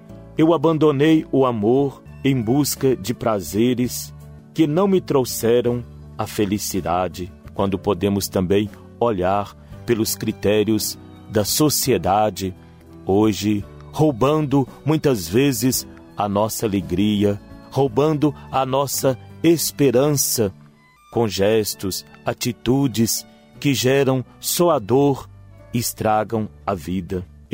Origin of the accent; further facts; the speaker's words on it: Manaus, Amazonas, Brazil; Sou de Manaus e nunca pensei de estar aqui neste lugar tão santo